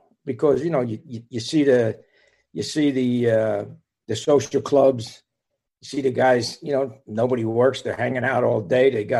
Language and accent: English; Paterson, New Jersey, United States; I grew up in Paterson, New Jersey.